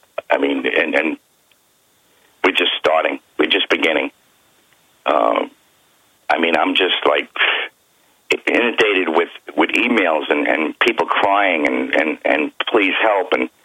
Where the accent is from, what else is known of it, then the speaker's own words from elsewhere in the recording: United States; listen, I'm an American, and I believe in protecting this country.